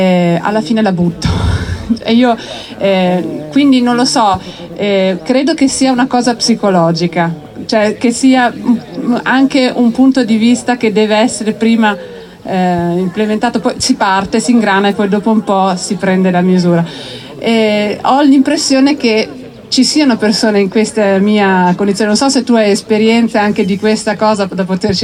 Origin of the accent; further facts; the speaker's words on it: Bologna, Emilia-Romagna, Italy; perché a Bologna, io sono di Bologna